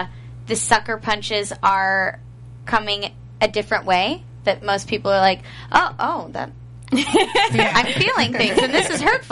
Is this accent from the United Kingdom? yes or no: yes; United Kingdom; yeah, I've done that before. But that's usually as a British child.